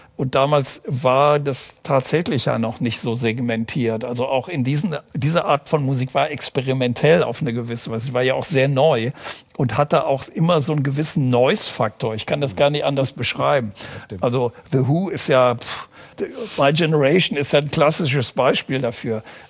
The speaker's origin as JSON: {"language": "German", "town": "Aachen", "region": "North Rhine-Westphalia", "country": "Germany", "tie": "born there", "said": "Ich bin ja in Aachen geboren und ich kenne das noch aus den 60er Jahren"}